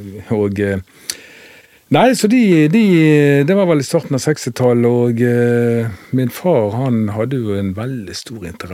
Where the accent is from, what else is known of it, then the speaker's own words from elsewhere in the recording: Bergen, Vestland, Norway; Jeg er født og oppvokst i Fyllingsdal.